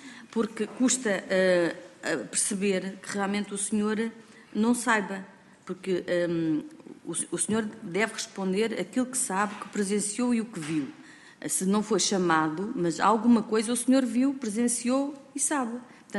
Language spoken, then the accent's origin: Portuguese; Leiria, Portugal; eu sou também do Distrito de Leiria, quero que fique aqui isso registado, daí que também conheça bem o Conselho de Pedrógão e a Freguesia de Pedrógão.